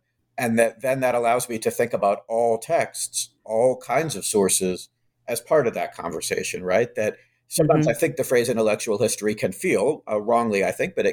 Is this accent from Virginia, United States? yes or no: yes; Charlottesville, Virginia, United States; I grew up in Charlottesville, which, as we all know, for the last few years is such a contested space of historical representation.